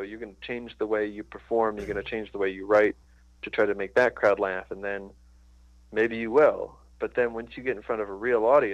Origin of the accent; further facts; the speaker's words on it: Bethlehem, Pennsylvania, United States; also born or lived in Kleckner'sville; I was born in Bethlehem, Pennsylvania, which is a little town.